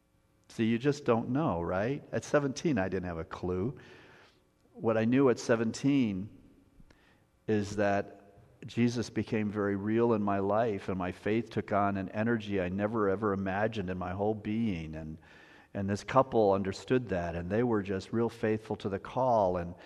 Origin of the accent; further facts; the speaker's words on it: Appleton, Wisconsin, United States; He lives where I grew up in Appleton, Wisconsin.